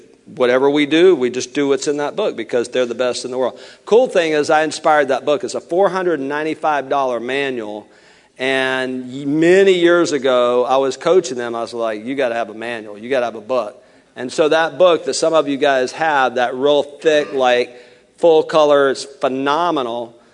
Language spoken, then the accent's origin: English; Alabama, United States; You know, I'm from Alabama, right?